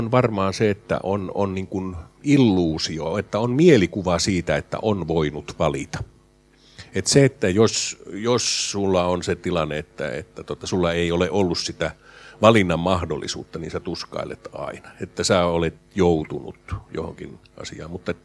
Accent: Turku, Southwest Finland, Finland; minä kyllä pidän meitä turkulaisia ihan fiksuina ja huumorintajuisina ihmisinä

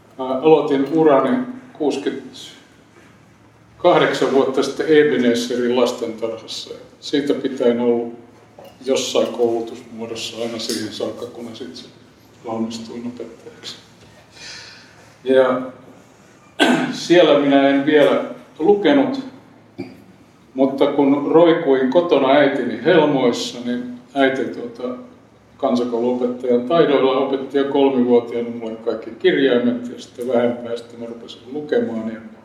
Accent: Helsinki, Uusimaa, Finland; Olen syntynyt 70 vuotta sitten Helsingissä sodan aikana. Asuimme Kallion kaupungin osassa

